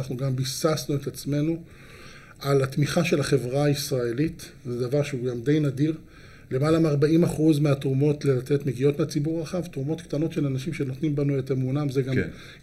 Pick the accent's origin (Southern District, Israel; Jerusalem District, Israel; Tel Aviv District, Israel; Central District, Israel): Southern District, Israel; Dimona; אני גדלתי בדימונה, אמא שלי עבדה ברווחה, אבא שלי עבד בקור